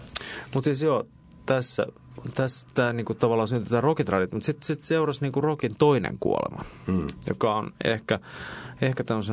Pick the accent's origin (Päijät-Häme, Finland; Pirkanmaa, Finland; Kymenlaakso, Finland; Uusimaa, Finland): Uusimaa, Finland; Espoo; mä en muista nuoruuteni Espoossa.